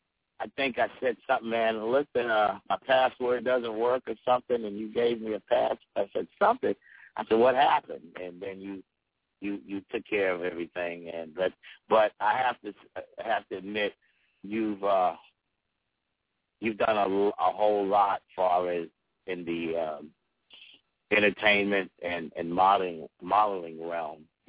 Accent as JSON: {"language": "English", "town": "Brooklyn", "region": "New York", "country": "United States", "lives_now": "North Carolina, United States", "said": "It's same thing with me being in North Carolina, you know, and I'm from Brooklyn."}